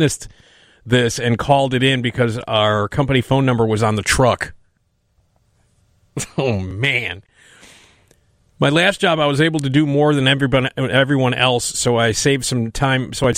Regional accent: Chicago, Illinois, United States; because I grew up here in Chicago near Wrigley Field, which is where the Cubs play.

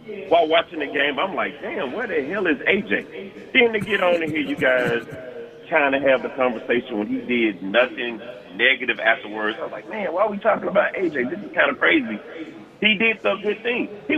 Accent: the South, United States; try growing up in the South of Eagles fan when they won Super Bowls.

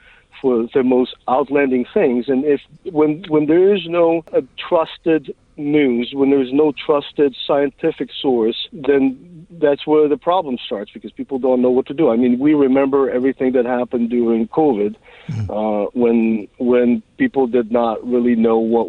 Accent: Western Ukraine, Ukraine; So I was born in Western Ukraine, and this was my graduating year. So this was my high school graduation time. I did graduate at 16.

